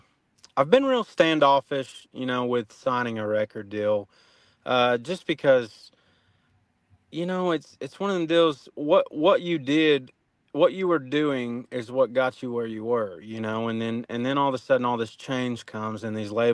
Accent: Oklahoma, United States; "Man, I come from Oklahoma. Like, Red Dirt's inspired me." And I said, "So, I mean, obviously that's in my blood, you know, is Red Dirt music."

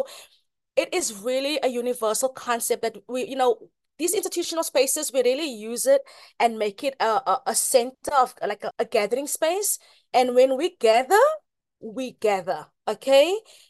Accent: Cape Town, Western Cape, South Africa; moved away as an adult; now in New York, United States; I am an immigrant from South Africa. I grew up in Cape Town, and I've only lived in Harlem, and I've been in, New York for, over a decade.

